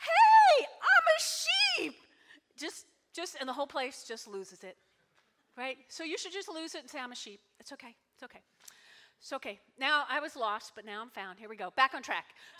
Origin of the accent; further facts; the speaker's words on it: New Jersey, United States; also born or lived in Brooklyn; I was born in Brooklyn, raised in North Jersey.